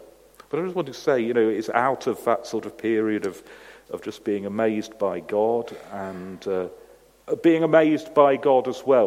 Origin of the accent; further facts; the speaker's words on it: United Kingdom; So I couldn't resist being British and saying, no, it's better.